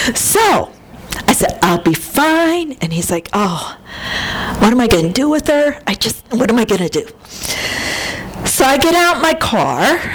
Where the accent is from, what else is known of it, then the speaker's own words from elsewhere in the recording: Buffalo, New York, United States; I'm like, are you kidding me? I'm from Buffalo.